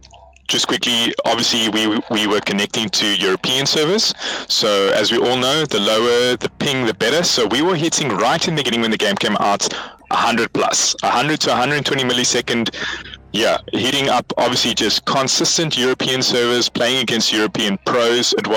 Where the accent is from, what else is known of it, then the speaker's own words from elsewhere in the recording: Cape Town, Western Cape, South Africa; I left to Johannesburg, because I'm from Cape Town.